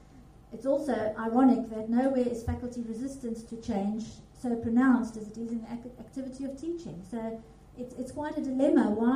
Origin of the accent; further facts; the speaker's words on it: South Africa; now in United Kingdom; I come from South Africa, so on the right-hand side, those are the terms that I was used to using